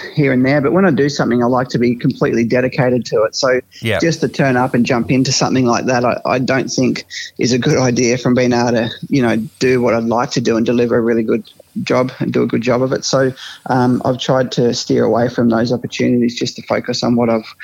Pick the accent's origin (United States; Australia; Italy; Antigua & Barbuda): Australia; Mildura, Victoria; growing up in Mildura, building things.